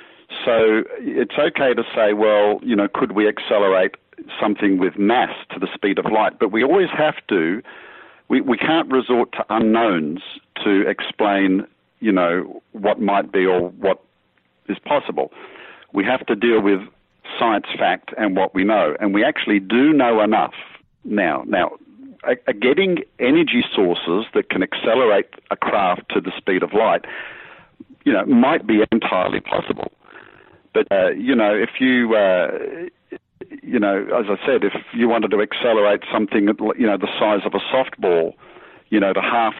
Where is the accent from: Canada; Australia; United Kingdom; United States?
Australia; I come from Australia, so you know, I'm used to doing a lot of surfing.